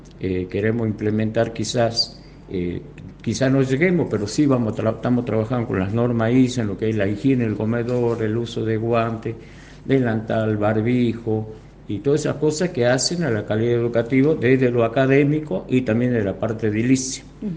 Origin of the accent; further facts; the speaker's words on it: San Pedro, Jujuy, Argentina; now in Perico, Argentina; aunque yo soy de San Pedro, pero ya soy más periqueño